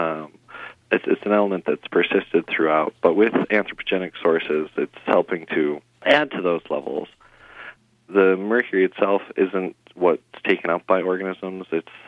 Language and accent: English; Racine, Wisconsin, United States; So I grew up in Racine, Wisconsin, so southeastern Wisconsin.